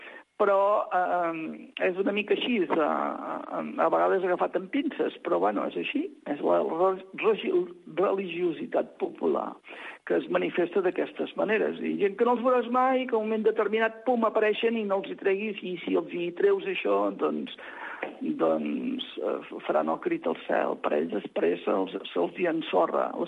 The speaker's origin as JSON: {"language": "Catalan", "town": "Canet de Mar", "region": "Catalonia", "country": "Spain", "said": "La gent que som de Canet, ui, se l'estimen molt."}